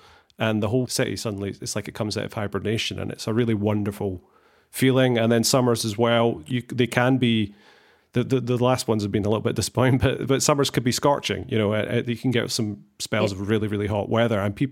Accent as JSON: {"language": "English", "region": "Scotland", "country": "United Kingdom", "also_born_or_lived": "Glasgow", "said": "Yeah, there's no getting away from it. Again, I mean, I'm Scottish."}